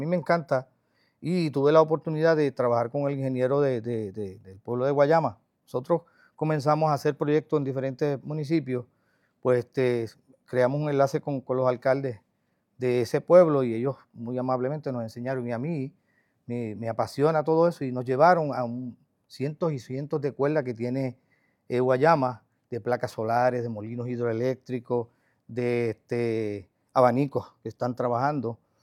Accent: Moca, Espaillat, Dominican Republic; Pero yo estoy pidiendo que nos unamos como mocanos

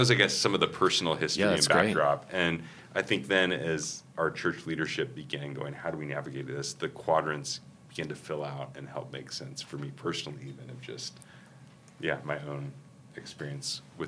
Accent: Keizer, Oregon, United States; I grew up in Salem, Oregon here, Kaiser, actually, just north of Salem.

